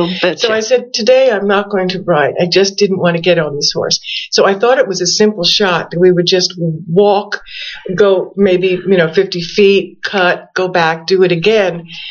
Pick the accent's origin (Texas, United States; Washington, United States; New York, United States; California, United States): New York, United States; New York City; New York City.